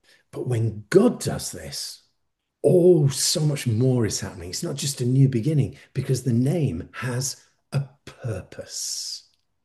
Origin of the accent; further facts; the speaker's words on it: Warrington, North West England, United Kingdom; I used to live in, I was brought up in Warrington, which is right next to North Wales.